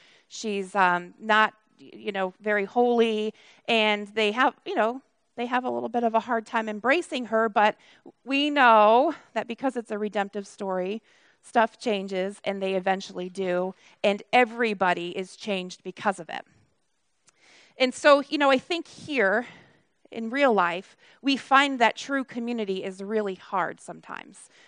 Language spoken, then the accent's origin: English; Connecticut, United States; And as I said earlier, I'm from Connecticut, a very unchristian culture.